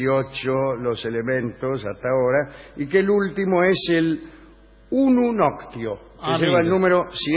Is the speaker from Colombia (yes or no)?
yes; Barranquilla, Atlántico, Colombia; Yo no soy de por aquí, yo soy muy barranquillero.